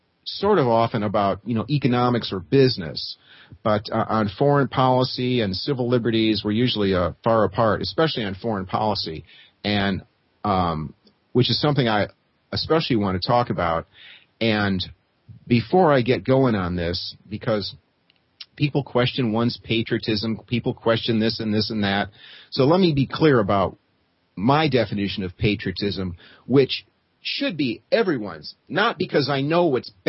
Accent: United States; I'm an American who actually knows world geography.

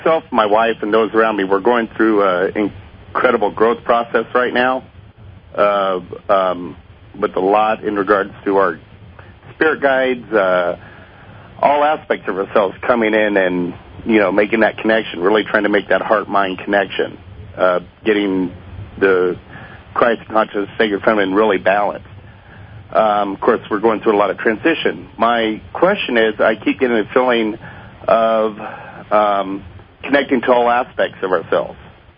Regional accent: Yucca Valley, California, United States; Yucca Valley, California, Southern California.

